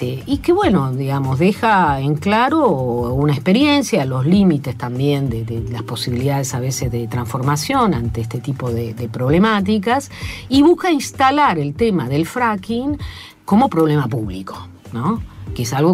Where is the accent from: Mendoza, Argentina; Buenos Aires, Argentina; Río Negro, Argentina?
Río Negro, Argentina; Allen; en el Alto Valle, y entre ellos en mi pueblo de origen, se llama Allen, hay una matriz frutícola casi centenaria